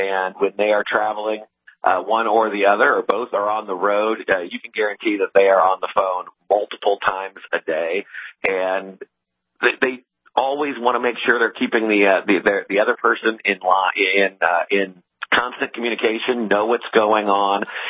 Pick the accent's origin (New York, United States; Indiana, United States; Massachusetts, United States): Indiana, United States; there are a number of states in my home state of Indiana